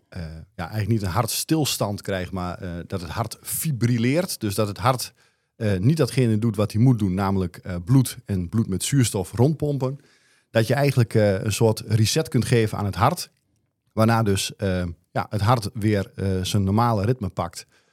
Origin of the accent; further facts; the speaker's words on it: Losser, Overijssel, Netherlands; geboren getogen Lossenaar. Ben inmiddels 42.